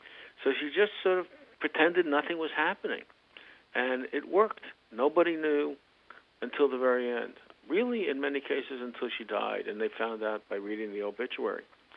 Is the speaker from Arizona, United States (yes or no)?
no; New York City, New York, United States; I always wanted to be a columnist because I grew up in New York City reading the columnists in the New York Post